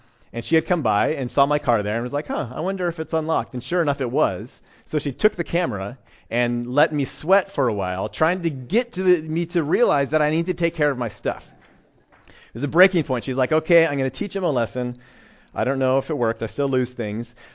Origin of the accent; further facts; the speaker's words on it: Colorado, United States; But when I was growing up in Colorado, I think one of the things that drove my parents crazy